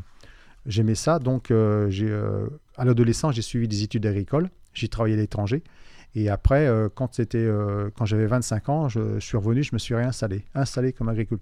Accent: Pays de la Loire, France; Moi, je suis originaire de département voisin, donc je suis un étranger. Je suis originaire de la Vendée, juste de l'autre côté de la frontière. On habite à 300 mètres de la frontière. Et mes parents étaient agriculteurs dans une commune de côté, donc à la Véry.

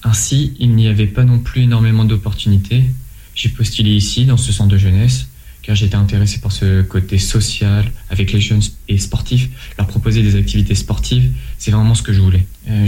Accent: Normandy, France; j'ai actuellement 20 ans, je suis natif de la Manche.

